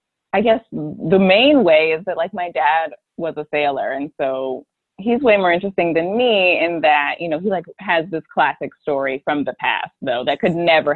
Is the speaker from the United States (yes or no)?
yes; Baltimore, Maryland, United States; I am from Baltimore, Maryland. Best city in America, greatest city in America.